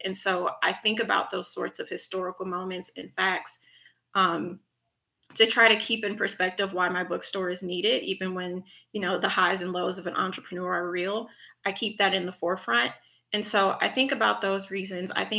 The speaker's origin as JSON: {"language": "English", "town": "St. Louis", "region": "Missouri", "country": "United States", "tie": "born or raised there", "said": "My background, I'm from St. Louis. I grew up, born and raised here. I'm a product of the Ferguson-Florissant School District."}